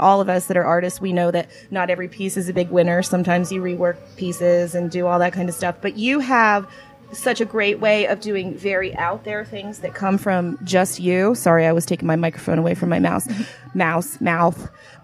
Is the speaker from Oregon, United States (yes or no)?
no; Pennsylvania, United States; moved away as an adult; now in Chino, United States; It's one of the reasons I came home from Pennsylvania. For those of you who don't know, I'm a Pennsylvania native, but I lived here before.